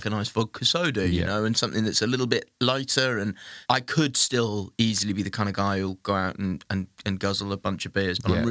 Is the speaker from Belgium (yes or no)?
no; Wales, United Kingdom; And I'm being Welsh, often get asked about rugby and did I play rugby when I was younger.